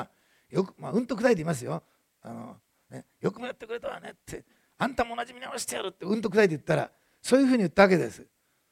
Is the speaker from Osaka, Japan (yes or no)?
yes; Osaka, Japan; 私ねあの大阪出身で食い地張ってんです